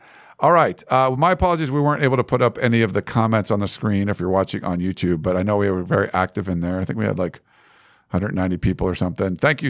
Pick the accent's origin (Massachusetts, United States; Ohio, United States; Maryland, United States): Massachusetts, United States; Even though I'm from Massachusetts, my brother and I have been diehard fans of the Trojans for over 45 years.